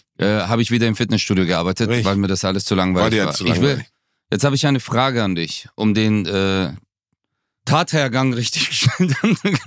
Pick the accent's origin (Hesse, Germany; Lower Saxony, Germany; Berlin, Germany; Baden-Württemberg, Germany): Baden-Württemberg, Germany; Stuttgart